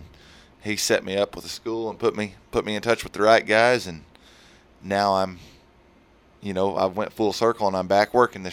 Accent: Oklahoma, United States; this is kind of a special rodeo for me because it's my hometown rodeo, if you mm-hmm. will. I actually live between here and Vinita, Oklahoma, okay. out in the country there.

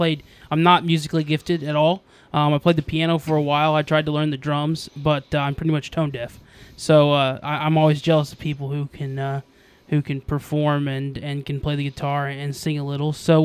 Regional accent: Adair, Oklahoma, United States; I'm from Oklahoma myself. I'm from a small town in Adair, in northeastern Oklahoma, so I kind of get that small town.

